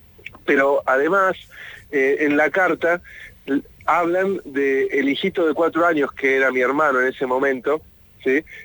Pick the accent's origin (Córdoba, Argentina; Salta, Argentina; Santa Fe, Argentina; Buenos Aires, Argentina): Buenos Aires, Argentina; Devoto; born there; yo nací en Devoto, vivían en Trelew, en la zona